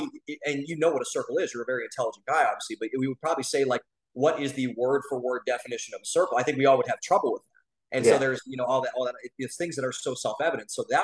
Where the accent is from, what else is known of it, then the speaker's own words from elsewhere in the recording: Cleveland, Ohio, United States; I was raised in a family. I'm from Cleveland, Ohio.